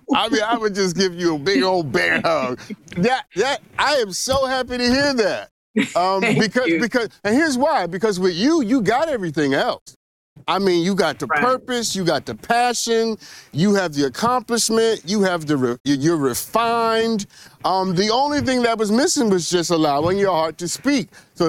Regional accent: Brooklyn, New York, United States; And I'm from Brooklyn. So if I didn't think so, I wouldn't say it.

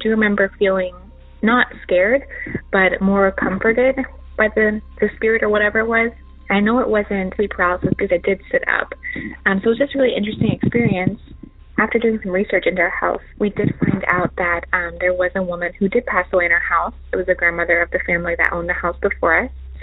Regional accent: Fort Worth, Texas, United States; I am from Fort Worth, Texas.

